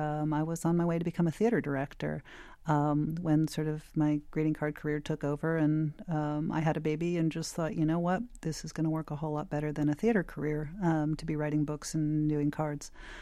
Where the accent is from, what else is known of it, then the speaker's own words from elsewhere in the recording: Philadelphia, Pennsylvania, United States; I mean, I grew up in Philadelphia, you know, and I'm the same age as rock and roll.